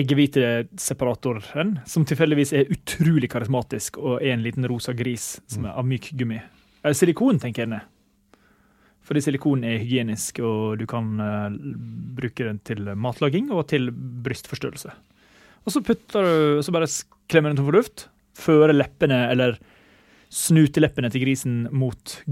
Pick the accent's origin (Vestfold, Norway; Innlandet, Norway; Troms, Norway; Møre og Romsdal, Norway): Møre og Romsdal, Norway; Ulsteinvik; Men jeg er jo fra Ulsteinvik, der folk er veldig kristelige